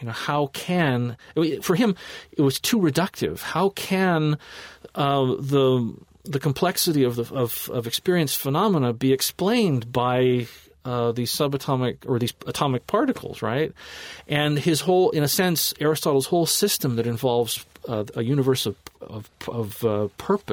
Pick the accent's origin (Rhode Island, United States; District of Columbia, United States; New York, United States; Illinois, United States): Illinois, United States; There's a well-known publisher of Latin pedagogical materials from my hometown in Illinois.